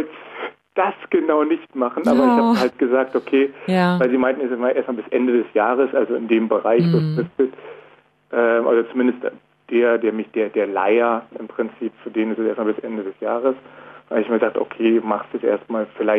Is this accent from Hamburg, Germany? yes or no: no; Berlin, Germany; weil er kommt nicht aus Berlin, ich komme aus Berlin.